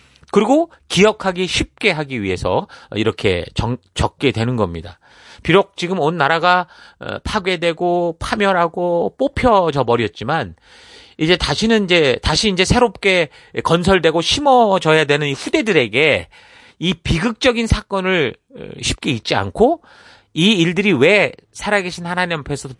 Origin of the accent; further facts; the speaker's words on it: South Korea; moved away; 외국에 나와 살다 보니까 우리는 어쨌든 한국 사람이고